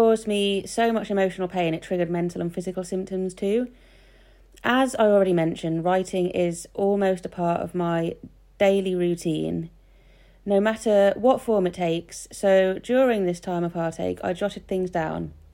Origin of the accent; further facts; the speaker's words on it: Norwich, East of England, United Kingdom; and I'm from Norwich.